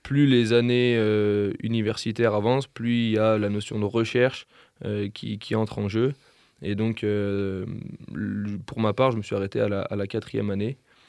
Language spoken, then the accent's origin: French; Lyon, Auvergne-Rhône-Alpes, France; J'ai eu la chance, moi, de pouvoir faire la fac à Lyon, et étant originaire de Lyon